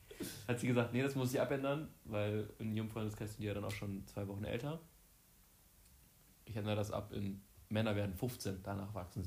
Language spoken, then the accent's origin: German; Mönchengladbach, North Rhine-Westphalia, Germany; Ich komme aus Mönchengladbach.